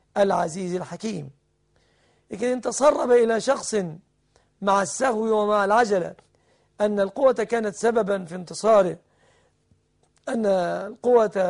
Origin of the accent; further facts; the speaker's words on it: Egypt; وهذا منسحب على عموم البنوك عندنا في مصر، ويدخل فيه بنك فيصل الإسلامي كذلك